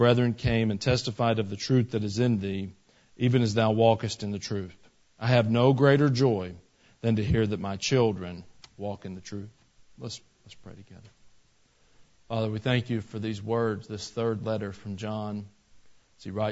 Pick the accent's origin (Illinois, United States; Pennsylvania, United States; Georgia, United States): Georgia, United States; I'm from Georgia. I'm a Georgia Bulldog football fan, and we have a coach down there, and he is well-beloved.